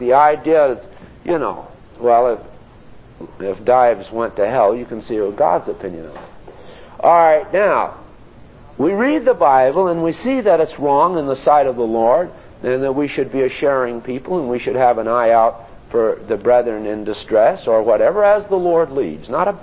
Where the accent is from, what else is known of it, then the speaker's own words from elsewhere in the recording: New England, United States; But to me, I learned that in New England, because I was raised in New England, and people are very formal.